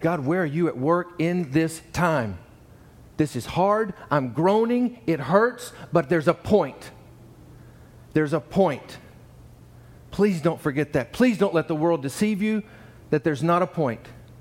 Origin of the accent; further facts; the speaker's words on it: Georgia, United States; Like when I was little growing up in Georgia